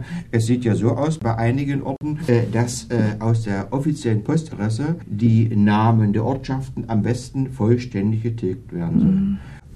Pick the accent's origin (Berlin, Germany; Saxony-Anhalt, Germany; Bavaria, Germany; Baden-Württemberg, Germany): Saxony-Anhalt, Germany; Gernrode; meine Heimatstadt Gernrode. Eine über 1000-jährige Stadt, die auch durch die Stiftskirche, sage ich mal, national und international bekannt ist.